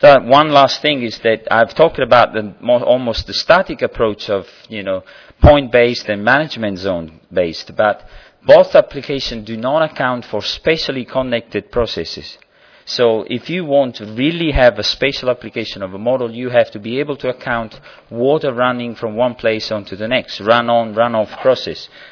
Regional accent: Naples, Campania, Italy; English is a second language; So this is a mosaic in Pompeii, Naples, my hometown

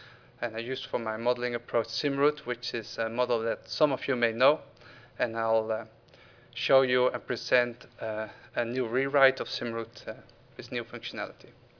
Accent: Netherlands; I'm from the Netherlands originally.

